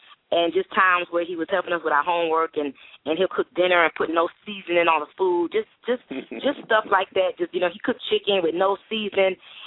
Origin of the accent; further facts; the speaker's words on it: Miami, Florida, United States; So I will be in Florida, my hometown, Miami, of course, just knocking on doors early that morning